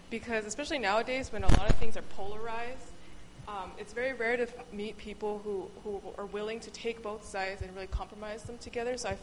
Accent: Philippines; I'm Filipino, and I have this dish at home called shopao.

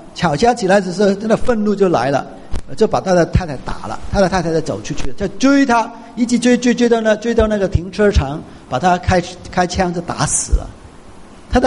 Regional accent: Guangdong, China; 所以有时候我们广东人骂人的时候

